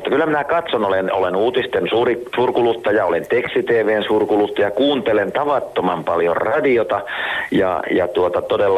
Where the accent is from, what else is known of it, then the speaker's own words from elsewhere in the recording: South Karelia, Finland; minä itse taas olen siis Etelä-Karjalasta